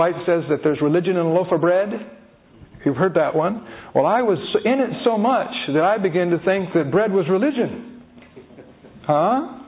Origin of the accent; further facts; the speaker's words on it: Nebraska, United States; born there; My brother's a minister, and I was born in Nebraska when Dad was in college.